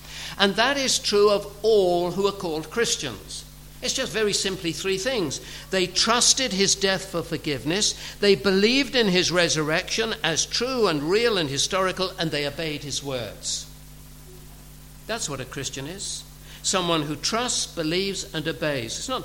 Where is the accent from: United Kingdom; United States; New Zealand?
United Kingdom; England; born there; But I was born in England. I was.